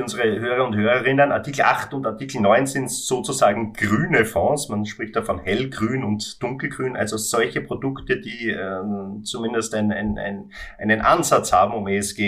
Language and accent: German; Austria; Das freut uns als Österreicher hier sehr.